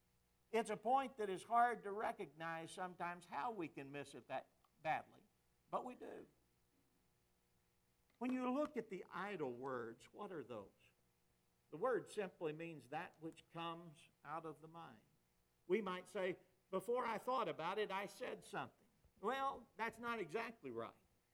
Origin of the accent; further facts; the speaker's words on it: Texas, United States; I grew up in Texas, so I didn't know Brother Puckett.